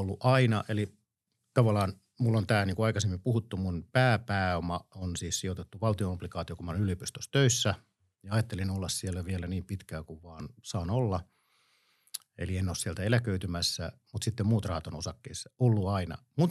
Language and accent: Finnish; Luvia, Satakunta, Finland; also born or lived in Espoo / Kauniainen; now in Helsinki, Finland; Mä oon siis kotoisin Luvialta Pori ja Rauman välistä